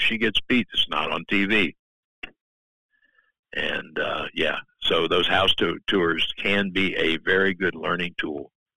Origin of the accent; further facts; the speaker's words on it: Missouri, United States; So I'm from Missouri, you got to show me.